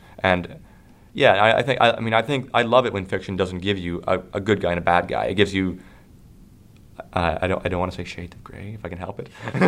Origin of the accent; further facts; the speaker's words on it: Canada; I'm Canadian and the narrator's Canadian.